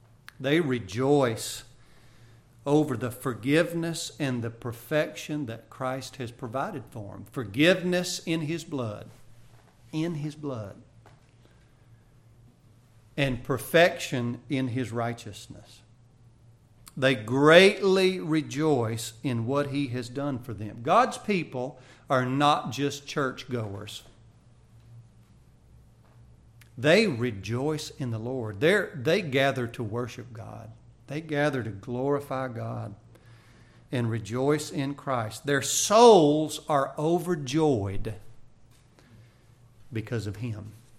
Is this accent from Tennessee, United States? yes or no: yes; Nashville, Tennessee, United States; I grew up in Nashville, and we'd go down to, my family lived in Louisiana.